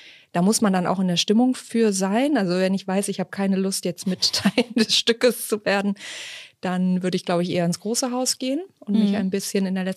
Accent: Hamburg, Germany; als Hamburgerin.

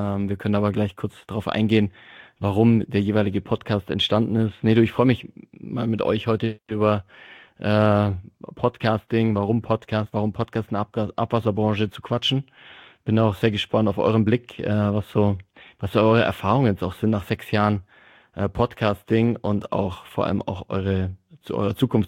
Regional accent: Füssen, Bavaria, Germany; bin auch gebürtiger Füssener im Allgäu bin hier geboren

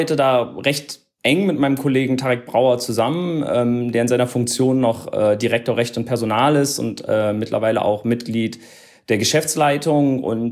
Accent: Berlin, Germany

